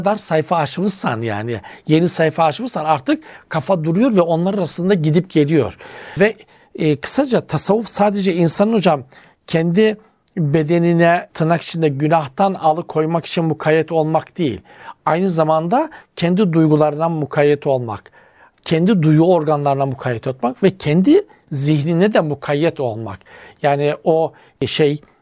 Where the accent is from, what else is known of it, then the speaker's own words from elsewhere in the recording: Black Sea Region, Turkey; Bizim Karadeniz'de hocam biraz şey olacak. Yerel ağız argo değil ama yerel ağız af kurdur derler hocam böylelerine.